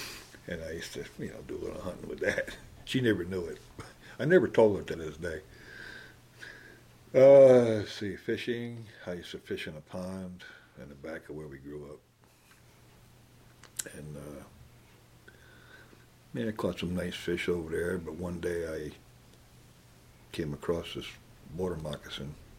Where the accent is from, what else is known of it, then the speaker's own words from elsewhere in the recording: Greenport, New York, United States; now in Hudson, United States; Well, I grew up in Greenport. And let's see. I didn't move to Hudson here until maybe 23 years ago.